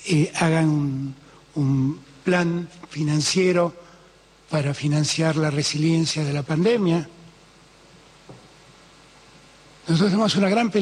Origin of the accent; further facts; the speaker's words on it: Argentina; Como ciudadanos argentinos que somos, no es ético.